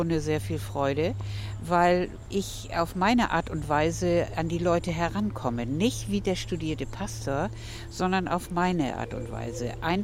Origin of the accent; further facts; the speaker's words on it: Münsterdorf, Schleswig-Holstein, Germany; Münsterdorf ist mein Heimat, das muss ich sagen. Bin hier wirklich zu Hus und bin hier auch gern.